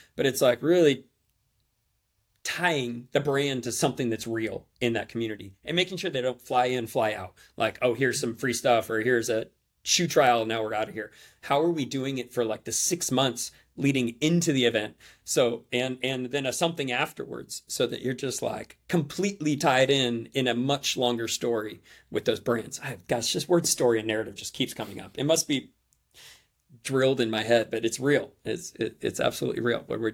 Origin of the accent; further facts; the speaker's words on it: San Jose, California, United States; Like, I'm from San Jose. I might from the east side of San Jose, but I can come out here and feel welcome.